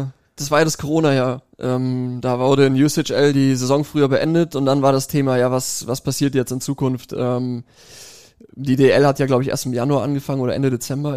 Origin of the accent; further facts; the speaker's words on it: Cologne, North Rhine-Westphalia, Germany; Die Berge, das hast du ja hier in Köln, vor allem wo ich herkomme, ja gar nicht.